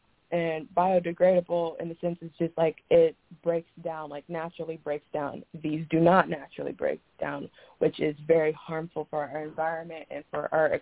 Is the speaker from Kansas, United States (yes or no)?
yes; Kansas, United States; I'm from Kansas, and the area that I live in that we get our fresh water, like our drinking water from, is from the Ogallala Aquifer.